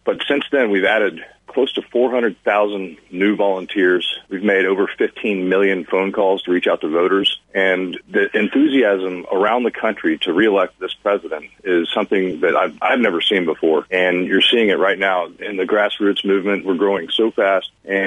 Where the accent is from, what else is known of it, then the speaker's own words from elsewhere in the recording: Texas, United States; moved away as an adult; now in Washington, United States; I am from Texas, and I'm very proud to be from Texas. But I moved my family up to Washington, D.C. about a year and a half ago.